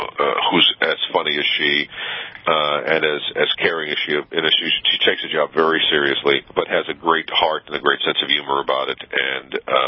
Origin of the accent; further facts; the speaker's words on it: New Orleans, Louisiana, United States; You know, I was a musician in New Orleans as a kid. And when you're born and raised in New Orleans, I think you have to play music.